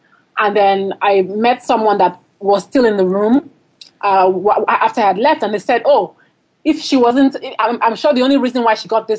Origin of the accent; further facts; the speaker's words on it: Lagos, Nigeria; Yeah, so I'm from Lagos. I grew up in Lagos, and I just left to go to school.